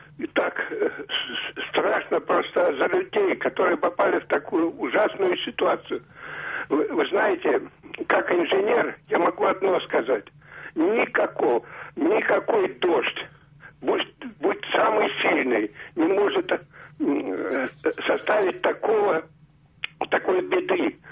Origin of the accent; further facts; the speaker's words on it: Moscow, Russia; я из Москвы, инженер.